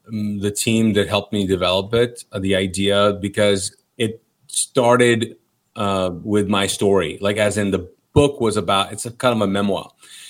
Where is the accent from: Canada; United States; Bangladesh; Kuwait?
Kuwait; I was born and raised in Kuwait. And so if you're familiar with that part of the world, it's an Arab country. But my parents are Pakistani immigrants.